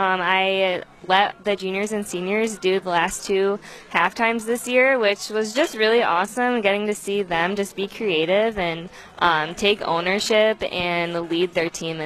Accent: Toledo, Ohio, United States; But so I'm actually from the Toledo area. I grew up

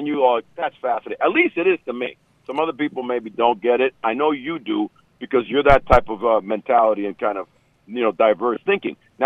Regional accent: Miami, Florida, United States; I grew up in Miami, didn't have baseball, Major League Baseball

